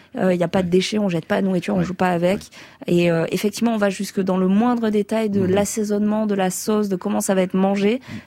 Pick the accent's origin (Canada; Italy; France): France; Montpellier, Occitanie; En plus, moi, je suis de Montpellier, alors tout ce qui est méditerranéen, on parle fort, etc.